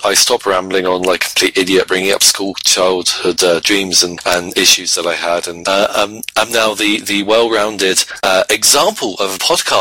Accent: England, United Kingdom; do we care that I'm English?

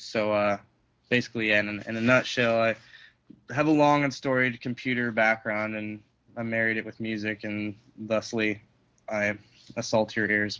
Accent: California, United States; born there; Well, I was born in California.

